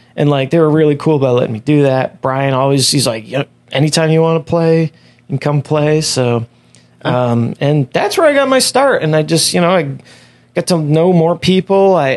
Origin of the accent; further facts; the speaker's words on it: Leominster, Massachusetts, United States; born there; I was born in Leominster, and that's where Johnny Appleseed was also born.